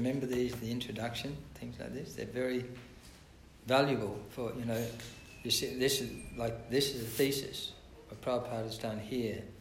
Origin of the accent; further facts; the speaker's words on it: North India, India; because I'm from North India, I'll follow this particular form of the Lord